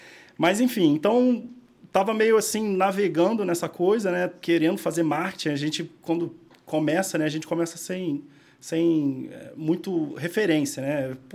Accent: Rio de Janeiro, Brazil; mas sou do Rio de Janeiro, né? Sou morador do bairro da Tijuca.

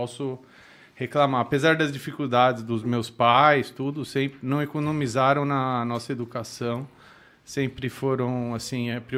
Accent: São Paulo, Brazil; also born or lived in Três Corações; Sou de São Paulo. Sou de São Paulo, morei em São Paulo por 27 anos. Quando era criança, assim, eu morei em Minas Gerais, em Três Corações. Mas nem me lembro, eu tinha o quê? 3, 4 anos, e aí já logo voltei, que meu pai tinha sido transferido para lá.

